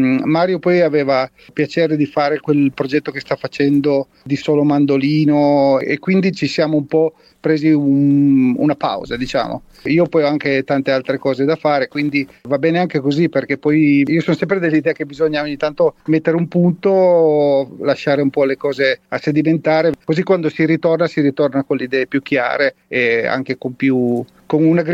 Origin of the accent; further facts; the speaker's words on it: Vernante, Piedmont, Italy; Sono di Vernante.